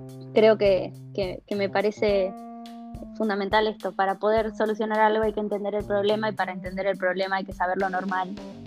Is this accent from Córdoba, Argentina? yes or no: no; Jujuy, Argentina; Yo soy de Jujuy